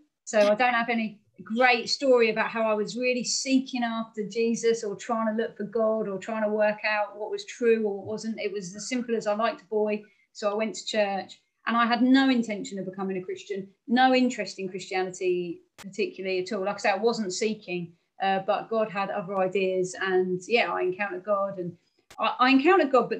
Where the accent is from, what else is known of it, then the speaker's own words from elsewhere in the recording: Hastings, South East England, United Kingdom; from Hastings on the southeast coast, and I grew up here in relative poverty in a working class family, became a Christian when I was 15